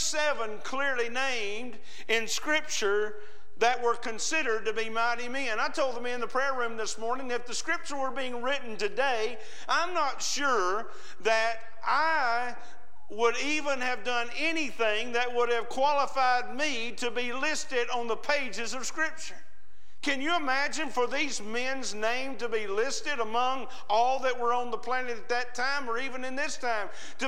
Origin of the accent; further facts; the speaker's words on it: Alabama, United States; born there; I was born in Alabama.